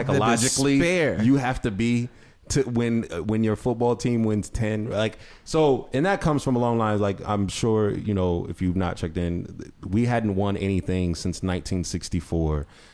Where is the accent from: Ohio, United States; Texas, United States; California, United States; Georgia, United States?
Ohio, United States; So I'm from Northeast Ohio. You know, we've had a hard time.